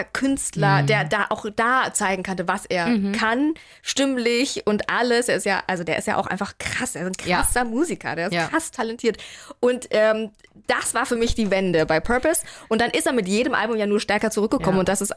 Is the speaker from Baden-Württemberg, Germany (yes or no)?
no; Nuremberg, Bavaria, Germany; weil ich bin ja auch voll im Dorf aufgewachsen, aber in Nürnberg.